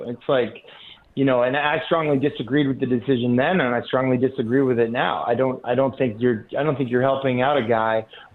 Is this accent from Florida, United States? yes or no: no; Boston, Massachusetts, United States; Oh, yeah. I'm from Boston. The term there in Boston is math hole.